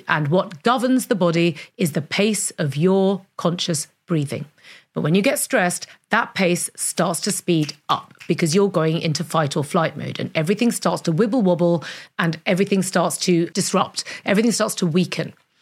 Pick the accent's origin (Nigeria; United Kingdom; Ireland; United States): United Kingdom; London; I grew up in London.